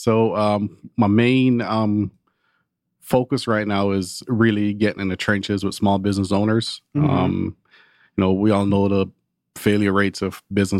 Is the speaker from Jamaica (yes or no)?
yes; Jamaica; moved away; I grew up in Jamaica. Jamaica is a country of population of about 2.6 million people, mm-hmm. with an 80% poverty rate.